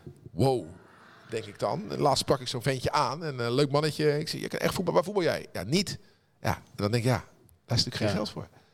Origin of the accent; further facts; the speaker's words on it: Rotterdam, South Holland, Netherlands; We groeiden samen op. Hij kwam uit het Witte Dorp, ik kwam uit Spangen.